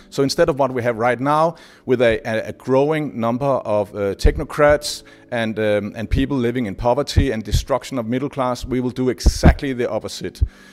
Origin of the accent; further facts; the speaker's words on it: Denmark; I'm from Denmark.